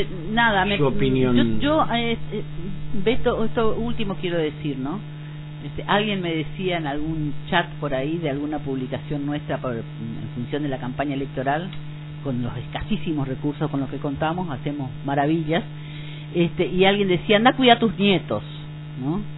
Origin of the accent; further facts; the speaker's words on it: Argentina; como ciudadana argentina